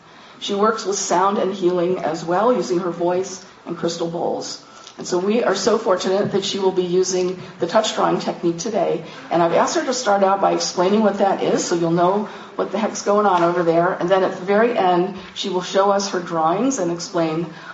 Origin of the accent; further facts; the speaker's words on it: Philadelphia, Pennsylvania, United States; I'm from the Philadelphia area, so I kind of get this.